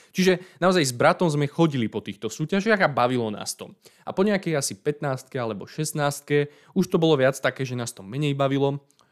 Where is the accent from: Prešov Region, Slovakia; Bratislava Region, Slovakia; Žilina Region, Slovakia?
Žilina Region, Slovakia; Trstená; Obidva ja aj môj brat, vlastne celá moja rodina, pochádzame z Oravy, konkrétne z mesta Trstená.